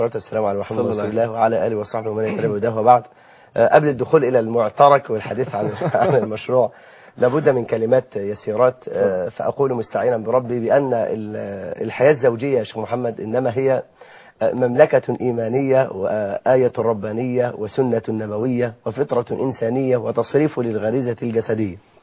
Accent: Egypt; فبدأت ان انا التقي بكثير جدا من مشايخنا عندنا في مصر

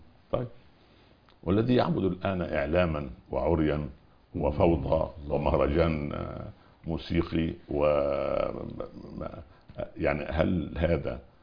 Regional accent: Upper Egypt, Egypt; انا دخلت الجامعة جيت من الصعيد رجل صعيدي

